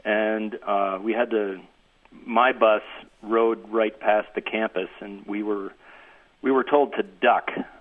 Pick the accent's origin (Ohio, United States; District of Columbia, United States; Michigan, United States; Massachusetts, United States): Ohio, United States; Kent; Kent is my hometown, and I was in second grade at the time.